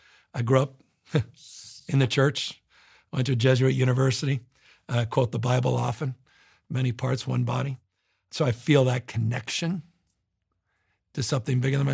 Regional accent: San Francisco, California, United States; I've never seen a peregrine. I grew up in San Francisco in my life.

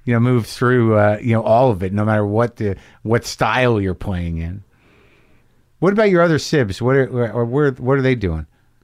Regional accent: Jersey City, New Jersey, United States; born there; I was born in Jersey City.

